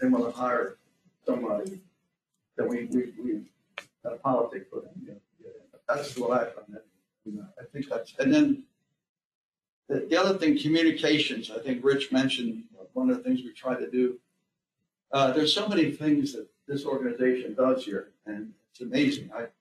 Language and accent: English; Philadelphia, Pennsylvania, United States; And I'm from Philadelphia originally, as was mentioned there, Temple grad, ROTC, school teacher.